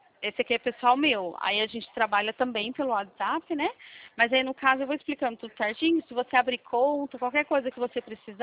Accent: Campinas, São Paulo, Brazil; Eu sou de Campinas, São Paulo.

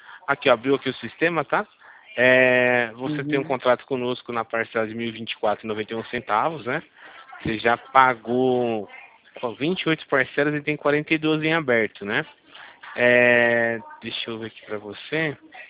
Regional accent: Campinas, São Paulo, Brazil; É, eu sou aqui de Campinas, sabe?

